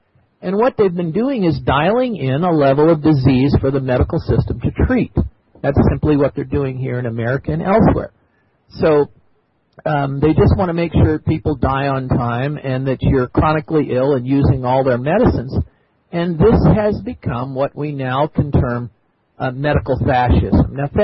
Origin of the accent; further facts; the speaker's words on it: California, United States; I'm here from California, and I'm happy to be sharing with you.